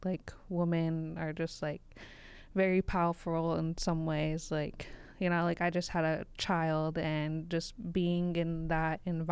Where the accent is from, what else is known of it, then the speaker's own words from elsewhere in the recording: Washington, United States; I come from Lummi.